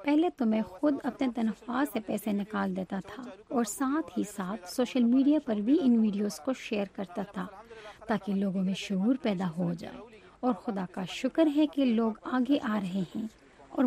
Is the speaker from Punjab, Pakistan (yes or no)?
no; Peshawar, Khyber Pakhtunkhwa, Pakistan; میں پشاور کا رہنے والا ہوں.